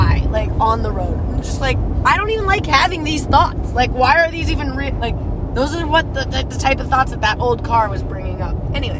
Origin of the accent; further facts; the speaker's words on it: New York, United States; I'm a New Yorker. I don't even want to put anything from New Jersey in my name.